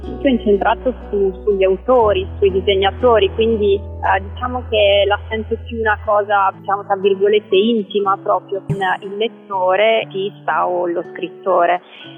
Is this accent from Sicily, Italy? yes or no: no; Verona, Veneto, Italy; perché io sono nata e vivevo a Verona